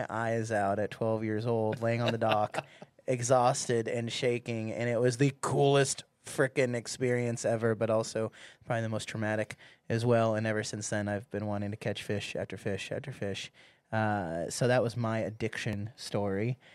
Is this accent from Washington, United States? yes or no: yes; Olympia, Washington, United States; Yeah, so Washington State. So I grew up in Washington State, Olympia, Lacey area, south of Seattle a little bit. And so I fell in love with fishing there, but it wasn't really there that I got hooked.